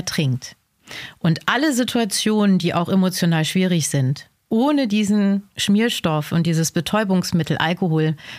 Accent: Lower Saxony, Germany; Ich komme aus dem Emsland, ja.

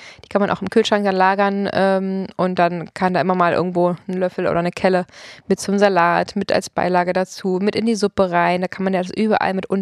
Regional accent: Potsdam, Brandenburg, Germany; Genau, ich bin ja hier auch in Potsdam aufgewachsen

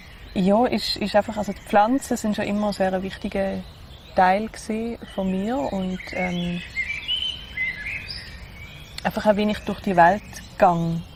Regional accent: Basel, Basel-Stadt, Switzerland; Ich komme aus Basel. Also wirklich, das ist so meine Basis irgendwie so in diesem Leben. So. Ich bin dort geboren, aufgewachsen und wohne eigentlich immer noch dort.

